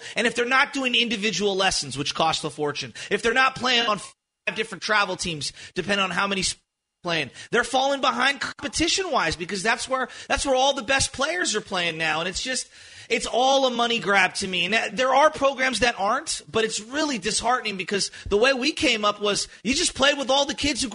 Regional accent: San Francisco, California, United States; When I was growing up in San Francisco, I came for the East Bay, the North Bay, or the South Bay.

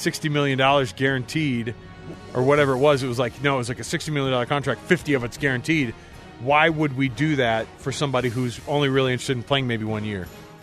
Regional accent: Texas, United States; I grew up in Texas too.

